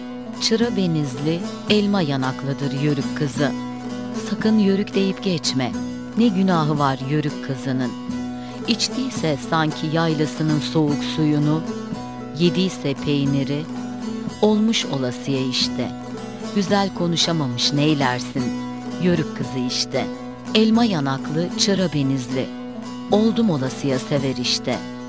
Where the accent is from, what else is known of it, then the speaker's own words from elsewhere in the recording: Günlükbaşı, Muğla, Turkey; Ben 23 Mayıs 1944 yılında Günlükbaşı Hoça'da dünyaya geldim. İlkokulu Günlükbaşı'nda, ortaokulu Fethiye'de tamamladım.